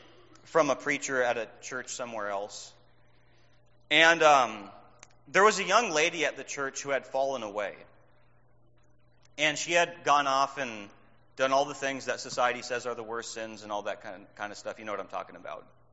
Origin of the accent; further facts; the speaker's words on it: Minnesota, United States; When I grew up in Minnesota, there was the iron ore mines.